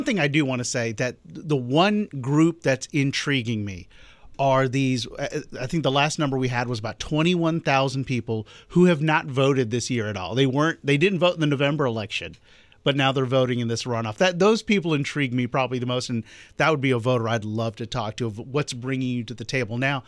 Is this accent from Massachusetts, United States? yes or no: no; Augusta, Georgia, United States; there is another special election out in my hometown of Augusta